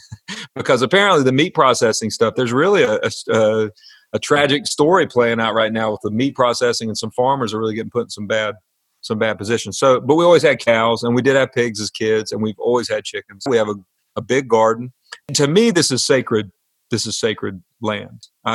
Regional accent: North Carolina, United States; Lexington barbecue, our father has taken us there growing up. That was the benchmark for us growing up in the Piedmont.

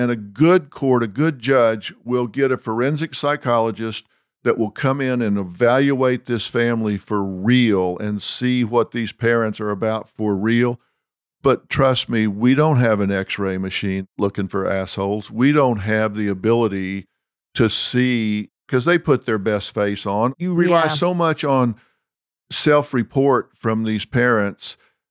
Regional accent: Texas, United States; I'm from Texas. We have a home in L.A., and we have a home in Texas.

